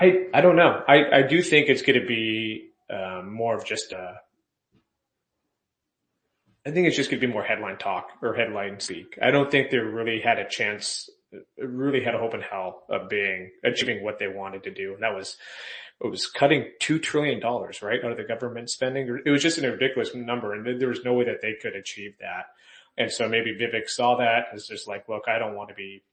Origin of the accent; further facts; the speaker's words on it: Canada; now in United States; I grew up in Canada, so I had snow like 9 months out of the year.